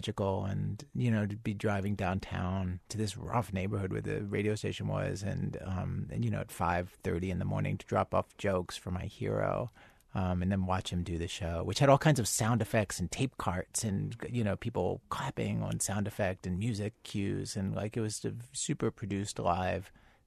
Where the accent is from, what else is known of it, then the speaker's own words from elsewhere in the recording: Baltimore, Maryland, United States; And I grew up in Baltimore and went around to all the places.